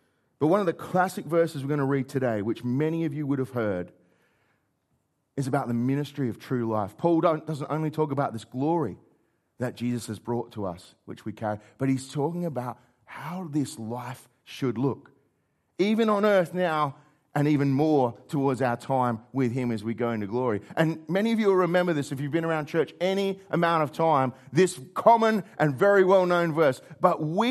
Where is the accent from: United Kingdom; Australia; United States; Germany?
Australia; South Australia; I'm from York Peninsula. There's a lot of clay.